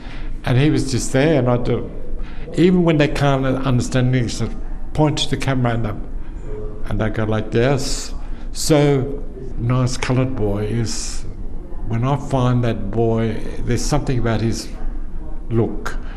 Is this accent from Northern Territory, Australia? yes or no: yes; Darwin, Northern Territory, Australia; I'm from Darwin. I'm a Larrakia person. I was born in 1952 in May.